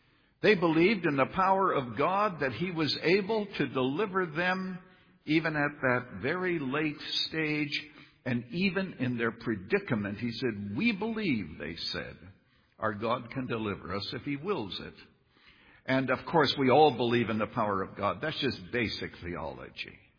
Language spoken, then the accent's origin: English; Illinois, United States; So I come from Illinois.